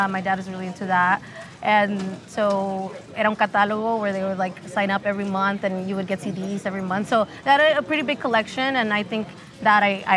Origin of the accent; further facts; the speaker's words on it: San Diego, California, United States; I grew up in Tijuana every weekend since I was a kid. We would cross the border. It was like a 20-minute drive because I grew up in South Bay, San Diego.